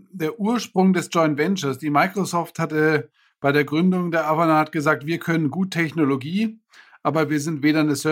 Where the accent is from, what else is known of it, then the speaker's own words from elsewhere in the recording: Hamburg, Germany; also born or lived in South Africa / Italy; now in Munich, Germany; lebe in München, bin als Italiener in Hamburg geboren. Ersten 20 Jahre in Deutschland gelebt, dann 11 Jahre in Südafrika gelebt, dann mal wieder 3-4 Jahre in Deutschland, dann 3 Jahre Italien und bin jetzt seit knapp 10 Jahren wieder in Deutschland.